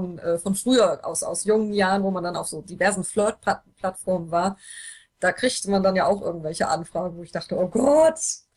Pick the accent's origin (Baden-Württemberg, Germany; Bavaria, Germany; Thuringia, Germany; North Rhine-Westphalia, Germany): North Rhine-Westphalia, Germany; Ja, ich bin ein richtiger Oberberger